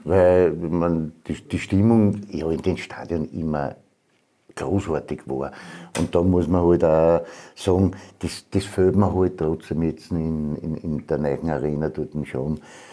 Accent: Austria; Wir als Österreicher hätten ganz gern, dass der Schlager spielt.

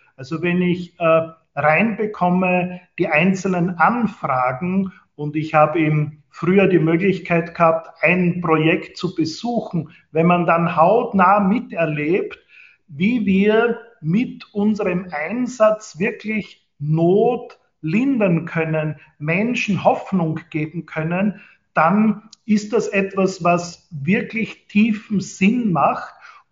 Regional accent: Güssing, Burgenland, Austria; Und wir haben in meiner Heimatstadt in Güssing

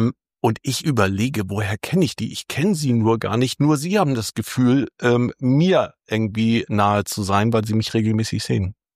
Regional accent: Fehmarn, Schleswig-Holstein, Germany; Ich bin auf Fehmarn geboren, bin Insulaner und zwar gebürtiger.

